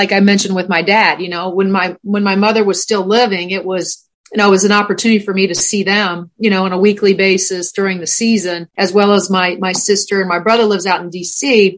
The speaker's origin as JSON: {"language": "English", "region": "Indiana", "country": "United States", "tie": "born or raised there", "said": "I grew up in Southern Indiana, as you mentioned, and grew up just loving this game."}